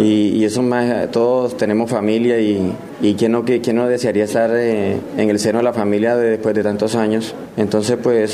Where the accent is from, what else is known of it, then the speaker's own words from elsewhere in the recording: Montería, Córdoba, Colombia; Yo soy de Montería, Córdoba, le dije yo, porque pues soy de ese departamento de Córdoba.